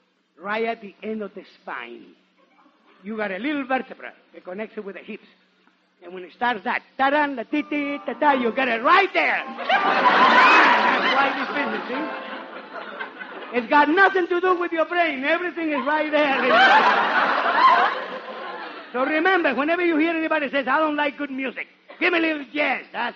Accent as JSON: {"language": "English", "country": "Nicaragua", "second_language": "English", "said": "I come from Nicaragua. Right near the Panama Canal, we used to have the old Spanish custom."}